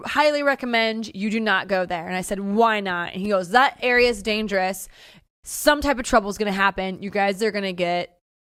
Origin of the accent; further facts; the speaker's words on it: St. Louis, Missouri, United States; Okay, so I grew up in St. Louis, Missouri.